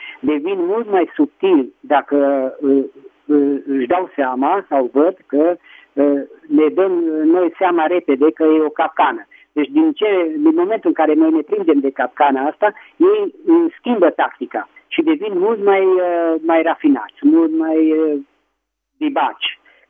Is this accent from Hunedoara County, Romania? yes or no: yes; Petroșani, Hunedoara County, Romania; din Petroșani.